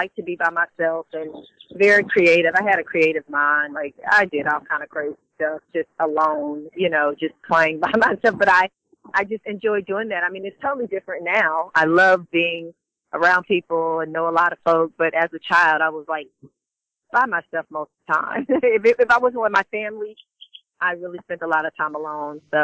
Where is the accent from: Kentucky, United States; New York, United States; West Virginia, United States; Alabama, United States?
Alabama, United States; It was a lot of fun. You know, back when I was growing up, there really wasn't, there weren't a lot of worries.